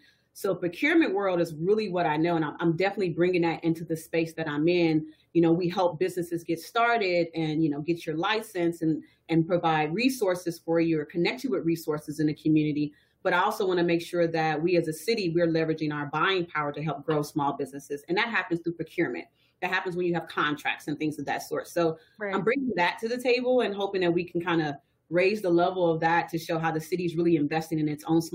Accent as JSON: {"language": "English", "town": "Kansas City", "region": "Missouri", "country": "United States", "tie": "born or raised there", "said": "So I'm born and raised in Kansas City. I consider myself a product of Prospect. I was born at Research. I actually still live in the same neighborhood that I grew up in."}